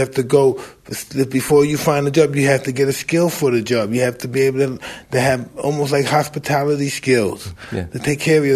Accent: New York City, New York, United States; I'm from Brownsville, Brooklyn, okay?

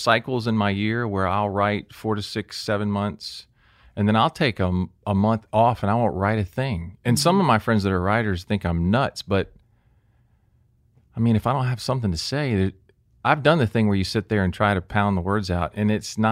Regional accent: Jacksonville, Florida, United States; I grew up in Jacksonville.

